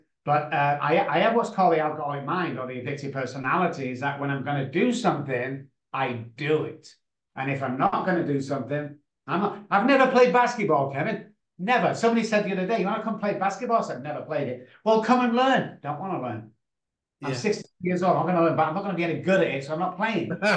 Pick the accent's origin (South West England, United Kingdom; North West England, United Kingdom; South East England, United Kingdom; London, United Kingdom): North West England, United Kingdom; Manchester; now in San Antonio, United States; I come from Manchester, back in the United Kingdom, even though I live in San Antonio, Texas right now